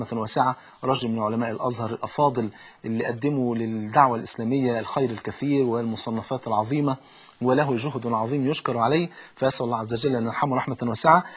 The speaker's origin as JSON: {"language": "Arabic", "country": "Egypt", "said": "يعني المثل عندنا في مصر يقول لك اللي بلا أم حاله يغم"}